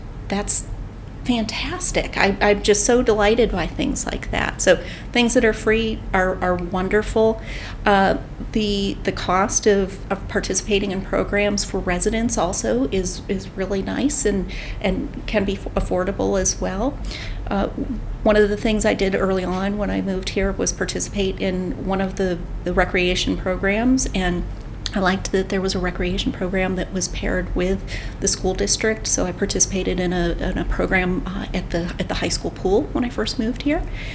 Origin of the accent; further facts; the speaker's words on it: Pennsylvania, United States; now in Mount Lebanon, United States; I know where we live. I grew up in Western Pennsylvania. But I grew up south of Erie.